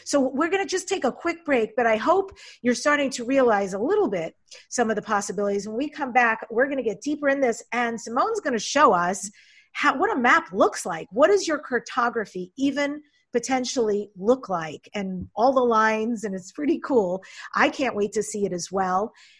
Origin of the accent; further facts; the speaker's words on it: New York, United States; growing up in New York, which you said was also a strong point for me, but I have no plans to go back and live there